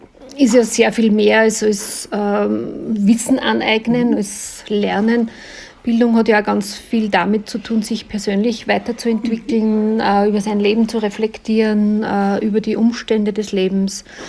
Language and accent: German; Linz, Upper Austria, Austria; Und ich komme ja aus Linz.